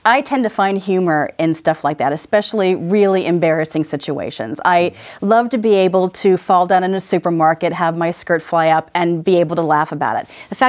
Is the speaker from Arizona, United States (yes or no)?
yes; Arizona, United States; I honestly grew up reading her. And I grew up in Arizona.